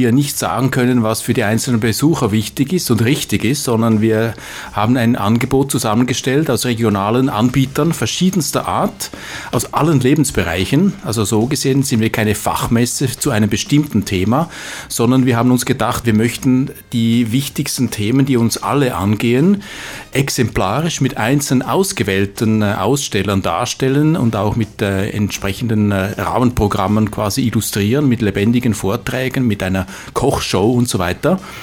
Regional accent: Switzerland; now in Mödling, Austria; Wohlfühltage gibt es in der Schweiz bereits, wo ich ursprünglich mal herkomme, wie man unweigerlich hört an meinem Akzent.

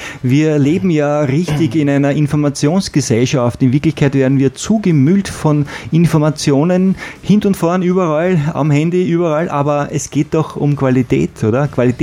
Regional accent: St. Pölten, Lower Austria, Austria; Wir sind aus St. Pölten.

